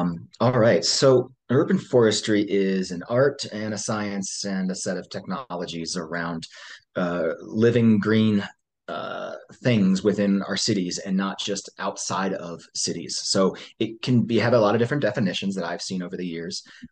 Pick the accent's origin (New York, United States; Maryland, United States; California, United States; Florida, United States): Maryland, United States; now in Denver, United States; I'm based in the Denver, Colorado area. I grew up in Maryland, which is just outside of Washington, D.C., so the east coast of the U.S.